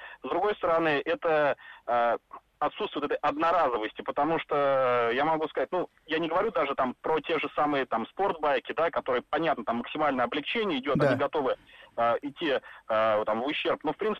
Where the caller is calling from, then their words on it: Moscow, Russia; Я из Москвы, вот у меня стаж вождения мотоцикла 15 лет.